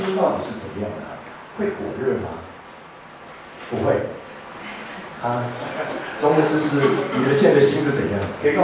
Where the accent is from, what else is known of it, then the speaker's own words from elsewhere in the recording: Singapore; 我来自新加坡，新加坡，你们有去过新加坡吗？